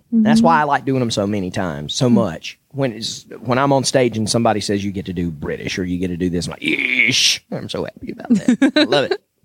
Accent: the South, United States; accent: Southern; I can hear the Southern in me come out in places

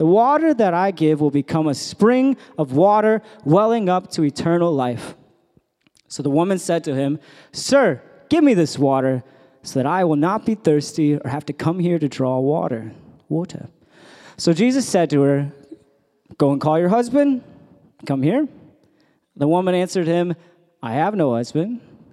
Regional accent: United States; moved away as an adult; now in United Kingdom; I can tell you as an American living in the UK for 2.5 years, there's been one or two times that I've felt like an outsider.

